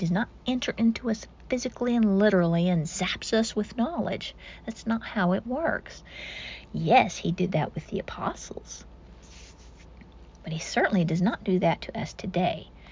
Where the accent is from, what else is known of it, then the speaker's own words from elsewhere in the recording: United States; And I'm an American. I've never been under the law of Moses.